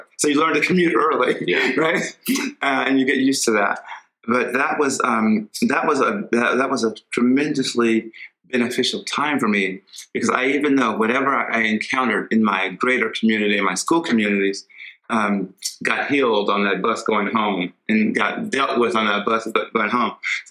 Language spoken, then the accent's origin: English; North Las Vegas, Nevada, United States; I had when I was a kid, growing up in North Las Vegas, on the alphabet streets, as we say.